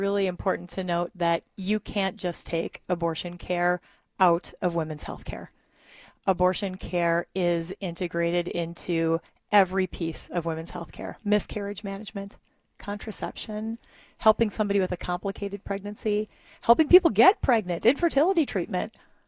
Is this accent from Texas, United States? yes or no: no; Kaukauna, Wisconsin, United States; now in Green Bay, United States; Yeah, I mean, it's where I live. I grew up in Kaukauna, so just south of here.